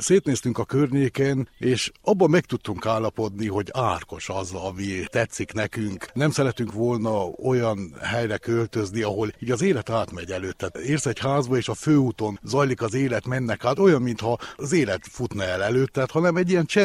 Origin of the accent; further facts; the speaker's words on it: Sepsiszentgyörgy, Covasna, Romania; Én egyébként városi fiú vagyok, Sepsiszentgyörgyön születtem, és ott is nőttem fel, de a vidék az nem állt távol tőlem. A gyermekkoromat a nagymamáinál töltöttem